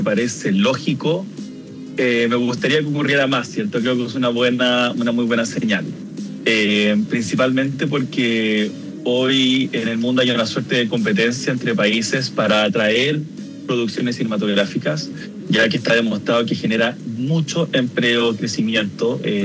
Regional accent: Chile; now in Los Angeles, United States; Yo vivo en Los Ángeles, soy chileno, soy productor de cine, vivo en Los Ángeles, California.

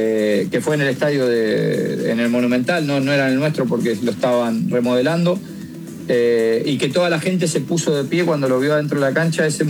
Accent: Argentina; now in Spain; yo soy argentino

